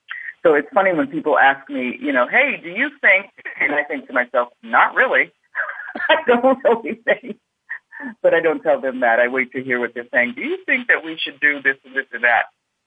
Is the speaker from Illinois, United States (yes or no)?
no; Boston, Massachusetts, United States; I'm originally from Boston, and how I had gone, you know, I spent a summer on the beach in Martha's Vineyard